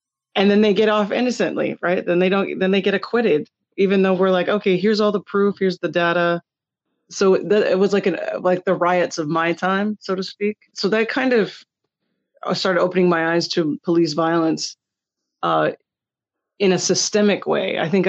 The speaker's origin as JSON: {"language": "English", "region": "California", "country": "United States", "tie": "born there", "said": "So my father is from Maui and my mother is from Texas, and they met in California, and I was born in California."}